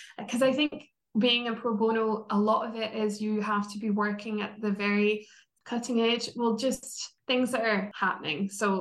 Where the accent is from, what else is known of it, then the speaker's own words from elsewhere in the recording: Glasgow, Scotland, United Kingdom; So I'm not American. You can probably tell that from my accent. I'm from Glasgow.